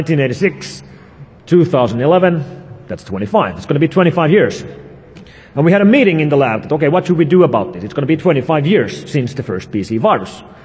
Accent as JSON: {"language": "English", "country": "Finland", "said": "I'm from Finland."}